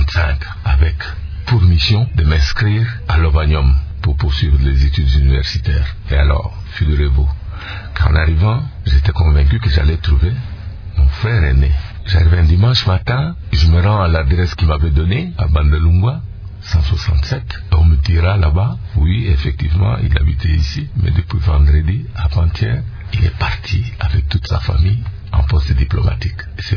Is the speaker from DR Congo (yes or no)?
yes; Mouika, DR Congo; also born or lived in Kananga / Lubumbashi; J'ai passé les 10 premières années de mon enfance à Mouika. Ensuite, je suis allé à Kananga, où j'ai fait ma 7e préparatoire. Ensuite, je suis allé à Lubumbashi, où j'ai accompli mon cycle secondaire.